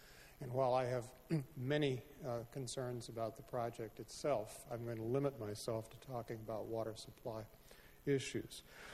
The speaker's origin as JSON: {"language": "English", "town": "Los Osos", "region": "California", "country": "United States", "said": "from Los Osos, and I will try to."}